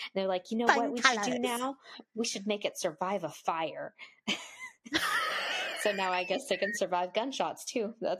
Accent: Boston, Massachusetts, United States; Sorry. Yeah, I'm from Boston doing mushrooms. The only accent that I can do.

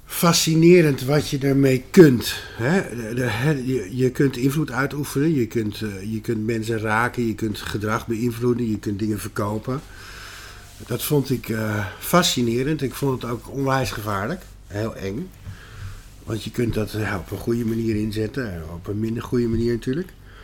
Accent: Schiedam, South Holland, Netherlands; Ik kom uit Schiedam. Dat mag eigenlijk niemand weten.

